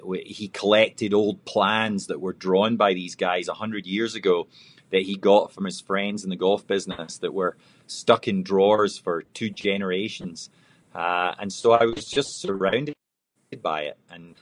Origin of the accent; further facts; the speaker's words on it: Scotland, United Kingdom; Well, I was born and raised in Scotland